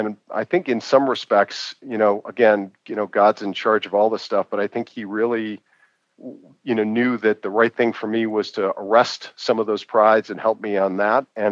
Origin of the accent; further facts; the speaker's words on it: Boston, Massachusetts, United States; growing up in Boston, being successful as a team and being a part of that, and we'd get 60 or 70,000 people at our games in college.